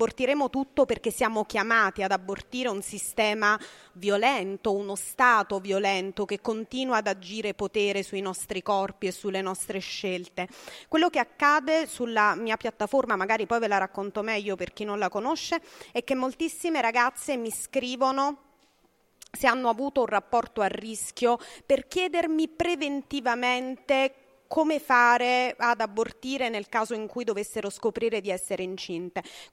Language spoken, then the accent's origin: Italian; Campania, Italy; fondamentalmente io sono campana